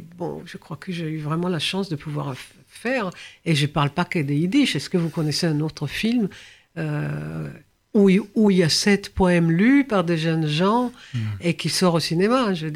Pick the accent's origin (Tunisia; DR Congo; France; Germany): France; J'ai grandi ici en France, hein, c'est pas la même chose